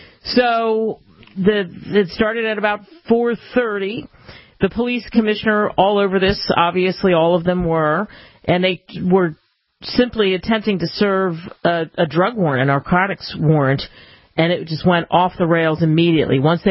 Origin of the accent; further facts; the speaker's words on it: Cherry Hill, New Jersey, United States; huge story today from not too far from where I grew up in Cherry Hill, just over the bridge in Philly.